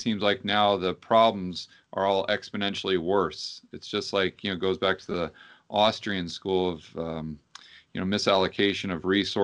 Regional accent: Portland, Oregon, United States; I grew up in Portland, Oregon, and it reminds me in 1980 when St. Helens blew up.

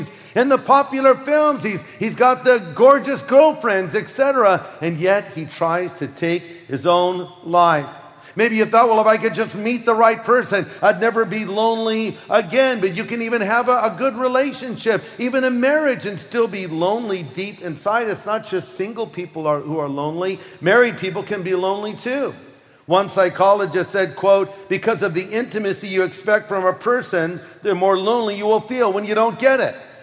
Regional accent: United States; Excuse me. Sorry, I'm from America. I have no idea what I'm doing.

